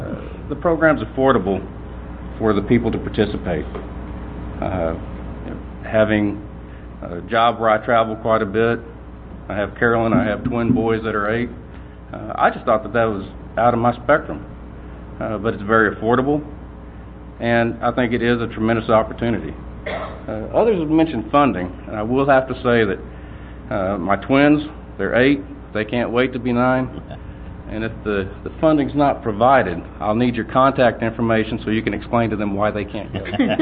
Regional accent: Texas, United States; I grew up in North Texas, bird hunting.

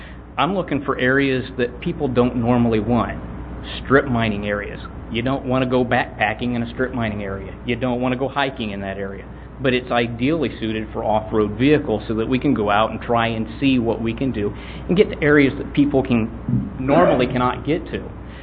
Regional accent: Houston, Texas, United States; from Houston

